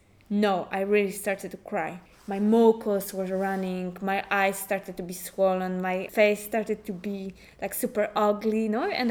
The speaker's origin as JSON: {"language": "English", "country": "Poland", "said": "I'm from Poland, and we started to think what we have in common."}